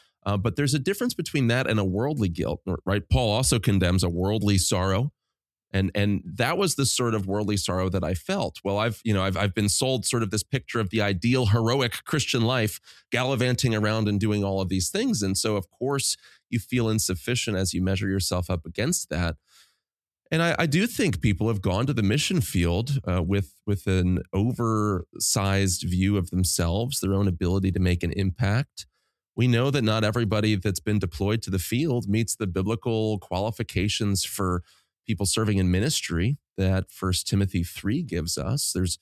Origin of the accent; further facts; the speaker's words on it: United States; we as a culture, as American evangelicals in particular, have not been honest for a long time about our limitations.